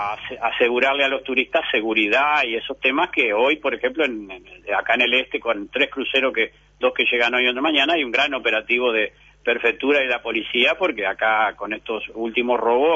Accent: Cerro Largo, Uruguay; Soy de Cerro Largo.

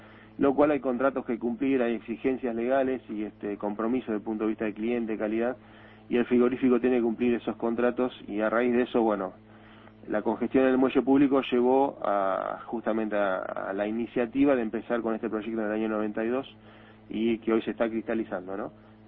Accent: Uruguay; como uruguayo

